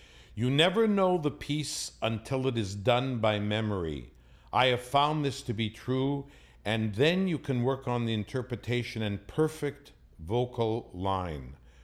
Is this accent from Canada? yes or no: yes; Canada; I was a hick from Canada and was not used to being in the presence of such a worldly figure.